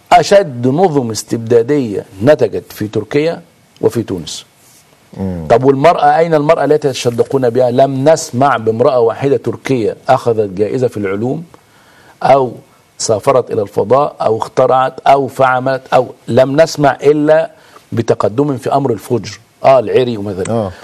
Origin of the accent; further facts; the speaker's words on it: Egypt; الأمر الآخر اللي فشلت فيه العلمانية ها هنا عندنا في مصر